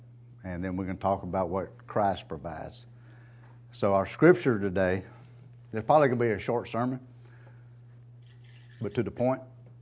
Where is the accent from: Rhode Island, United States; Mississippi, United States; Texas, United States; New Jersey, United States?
Texas, United States; Oakhurst; also born or lived in Huntsville; Right, I was born in Huntsville, a hospital. Raised in Oakhurst, okay?